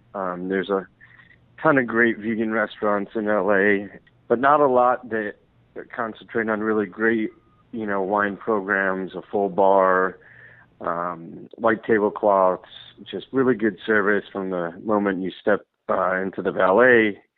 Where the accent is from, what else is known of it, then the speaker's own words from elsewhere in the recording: Israel; me growing up in Israel